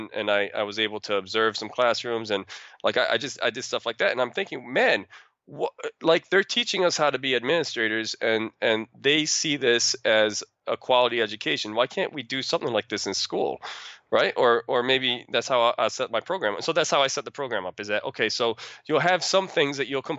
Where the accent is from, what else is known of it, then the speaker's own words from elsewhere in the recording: Petersburg, New York, United States; I grew up in Petersburg, New York.